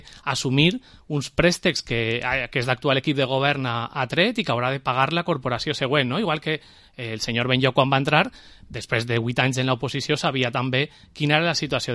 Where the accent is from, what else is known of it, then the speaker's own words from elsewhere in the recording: Vila-real, Valencian Community, Spain; vostè me preguntava que per què o què vull jo per al meu poble, ho faig principalment per això. No? A mi m'apassiona Villarreal.